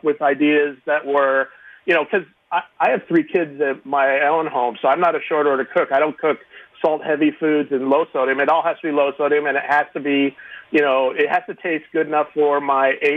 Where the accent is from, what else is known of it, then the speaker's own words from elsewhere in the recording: West Coast, United States; I grew up on the West Coast also, like Meredith.